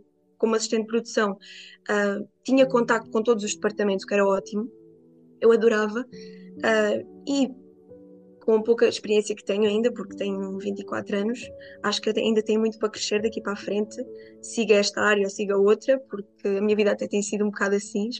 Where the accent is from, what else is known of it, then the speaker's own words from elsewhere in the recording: Terrugem, Lisbon, Portugal; Pronto, eu sou da Terrugem, cresci cá, estudei cá